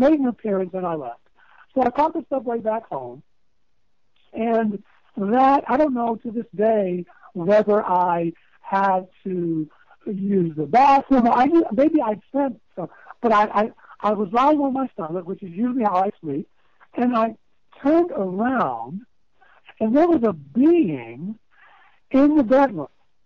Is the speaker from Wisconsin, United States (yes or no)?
no; Baltimore, Maryland, United States; also born or lived in New York; living in New York, but even before New York, growing up in Baltimore, Maryland, moving from the inner city projects to a predominantly Jewish neighborhood